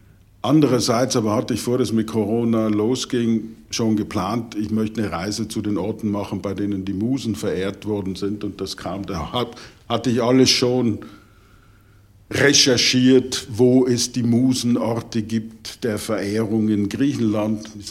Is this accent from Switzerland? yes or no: no; Austria; sogar für mich als Österreicher